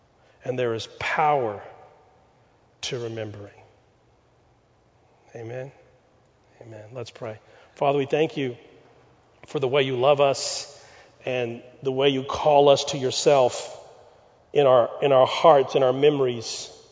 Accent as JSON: {"language": "English", "town": "Pasadena", "region": "Texas", "country": "United States", "tie": "born or raised there", "said": "where I grew up in Pasadena, Texas, in a day and time when Pasadena was still strawberry patches and country."}